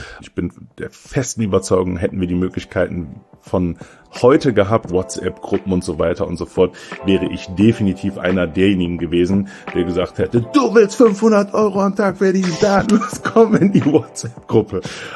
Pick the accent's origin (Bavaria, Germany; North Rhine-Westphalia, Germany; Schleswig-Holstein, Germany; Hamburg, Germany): Hamburg, Germany; Meine Heimat ist tatsächlich Hamburg. Ich bin in Hamburg geboren worden als Sohn eines ghanaischen Papas und einer deutschen Mama